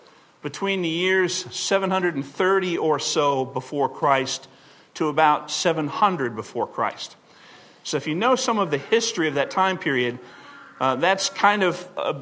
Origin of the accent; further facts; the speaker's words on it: Waukegan, Illinois, United States; born there; the day I was born in Waukegan, Illinois, there was a tornado.